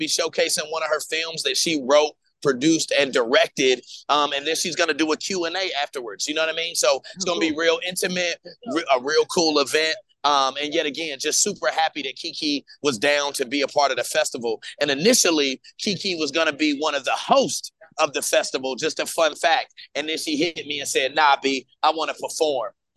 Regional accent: Greensboro, North Carolina, United States; So the name Broccoli City came from my hometown, which is Greensboro, North Carolina.

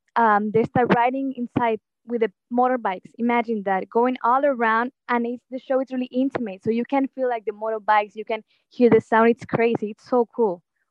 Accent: Texas, United States; Well, I grew up in Texas. Well, also with the other traveling circus.

